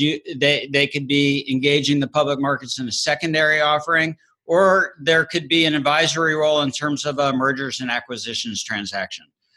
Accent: Miami, Florida, United States; also born or lived in Northeast / West Coast; now in Nashville, United States; But I grew up in Miami. I went to school in the Northeast. I worked in the Northeast for 7 years. Then I worked on the West Coast for 6 years, and then migrated to Nashville

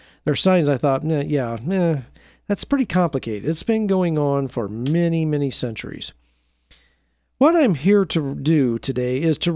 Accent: United States; I'm going to call out my home country, the United States

